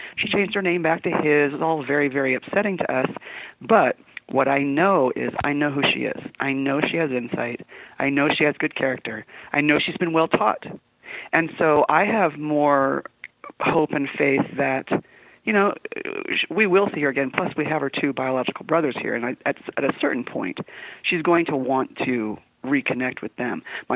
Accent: San Diego, California, United States; I was born and raised in San Diego.

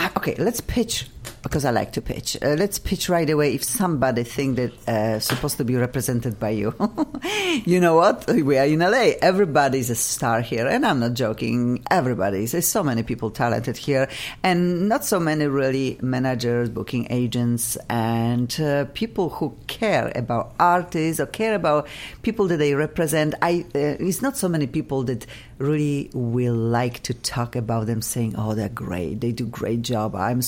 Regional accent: Poland; English is a second language; I'm visiting my country. I'm from Poland originally

